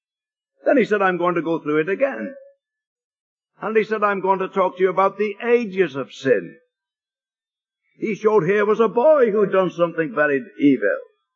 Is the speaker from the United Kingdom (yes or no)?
yes; Liverpool, North West England, United Kingdom; in the city of Liverpool, where I was born and brought up in England there.